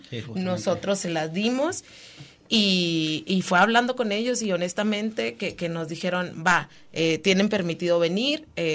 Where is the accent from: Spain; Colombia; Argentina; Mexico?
Mexico; yo soy mexicana, pero ambos vivimos en Ciudad de México